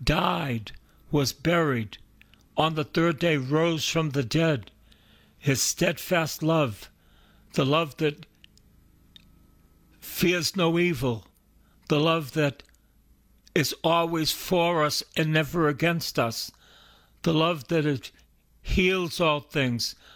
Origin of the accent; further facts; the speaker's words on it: Boston, Massachusetts, United States; I'm from East Boston, and I went to Salem State